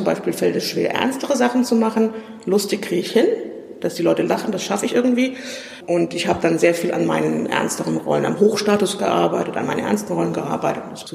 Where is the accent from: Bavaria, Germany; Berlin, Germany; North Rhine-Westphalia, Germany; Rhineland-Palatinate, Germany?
Bavaria, Germany; Aschaffenburg; ich komme aus Aschaffenburg ursprünglich